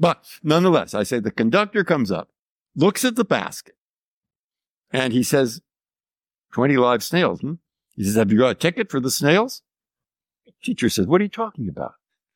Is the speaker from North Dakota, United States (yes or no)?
no; San Francisco, California, United States; And you have to remember that I grew up in San Francisco a long time ago.